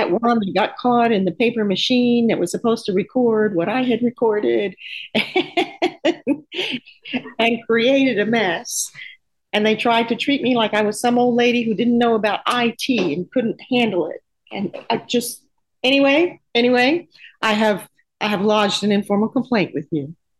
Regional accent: Austin, Texas, United States; born there; I was born in Austin, Texas, and I absolutely love that place

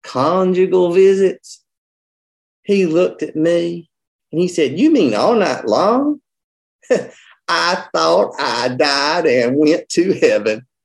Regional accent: North Carolina, United States; And I was so embarrassed that my home state did that.

